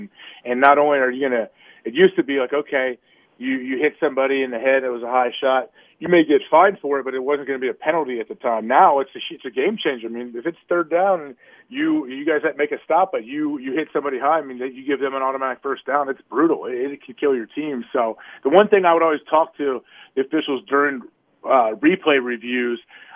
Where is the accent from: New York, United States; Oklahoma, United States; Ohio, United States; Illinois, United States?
Ohio, United States; I mean, I grew up in Ohio, so I'm a little biased. I grew up about an hour and 15 minutes down the road.